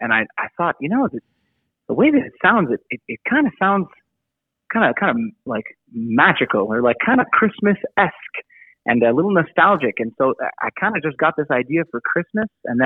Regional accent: Drummondville, Quebec, Canada; I grew up in Drummondville. I went to school in Richmond. I'm currently working at Storyville Elementary School. Like, I've always been really in and around the townships.

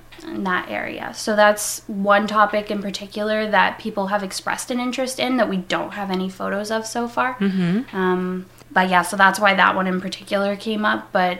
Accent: Ogden, Quebec, Canada; now in Lennoxville, Canada; I grew up near Stanston in Ogden, and I've lived in Lennoxville for the past 5 years.

